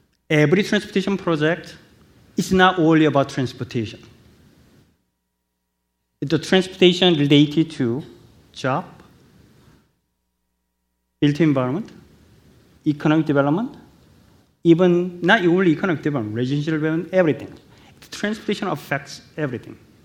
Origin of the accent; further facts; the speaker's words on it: South Korea; English is a second language; Actually, I'm from Korea. Actually, I was born and raised in Korea.